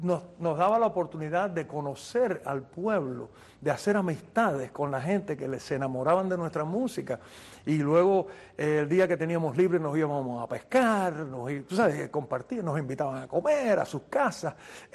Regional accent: Cuba; moved away; uno de los varios que salimos de Cuba.

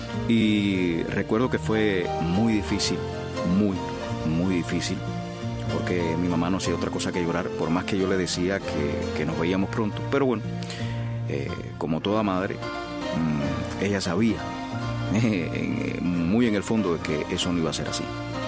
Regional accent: Sancti Spíritus, Cuba; moved away as an adult; Recuerdo perfectamente que estaba en mi casa, en un apartamento en Santi Espíritu, soy de Santi Espíritu.

